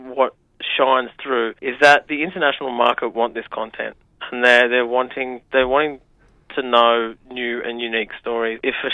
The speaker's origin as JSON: {"language": "English", "region": "New South Wales", "country": "Australia", "tie": "born or raised there", "said": "Gamilaroi people, which is sort of northwest New South Wales, and I grew up outside of my country. I grew up in the Blue Mountains, about an hour out of Sydney or 2 hours out of Sydney."}